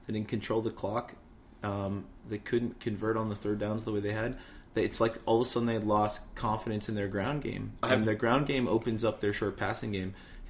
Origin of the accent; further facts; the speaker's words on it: New England, United States; now in New York City, United States; I'm from … New England.